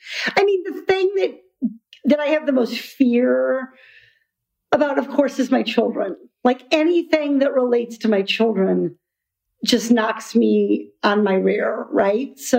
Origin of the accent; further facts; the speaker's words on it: Iowa, United States; I grew up in Iowa, far from the ocean.